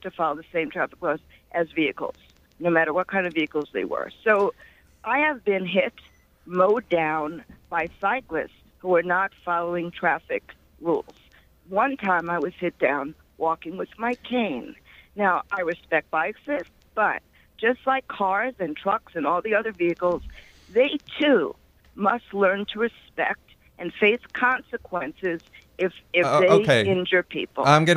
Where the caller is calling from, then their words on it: Brooklyn, New York, United States; Good morning, everybody. I'm in Brooklyn.